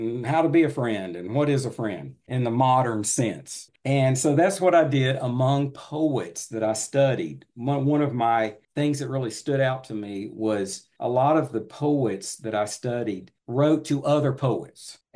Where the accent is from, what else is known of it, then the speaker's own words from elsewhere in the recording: Bristol, Tennessee, United States; I'm originally from Bristol, Tennessee, right over the mountain.